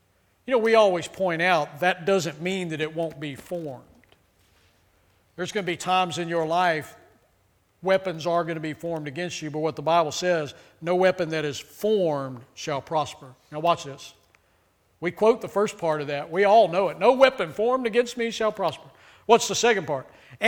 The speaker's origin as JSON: {"language": "English", "region": "Texas", "country": "United States", "tie": "born or raised there", "said": "I'm from Texas, man, so anytime I can bring up Texas, I'm going to do it, because that's what we do. I grew up in rattlesnake country."}